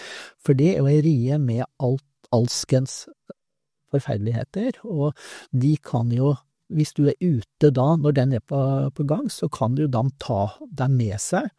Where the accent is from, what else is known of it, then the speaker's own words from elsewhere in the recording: Eastern Norway, Norway; Og jeg må jo si som østlending